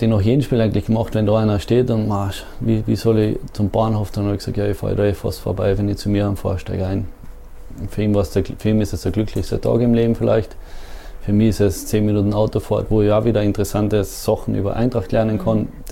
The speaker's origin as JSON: {"language": "German", "region": "Carinthia", "country": "Austria", "tie": "born or raised there", "said": "dass es bei uns daheim in Kärnten, obwohl wir das schönste Bundesland sind, und wirklich eigentlich alles haben"}